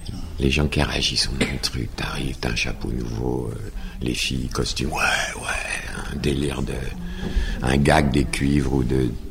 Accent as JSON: {"language": "French", "region": "Normandy", "country": "France", "said": "Je suis normand, les vaches, les bœufs, c'est mon truc."}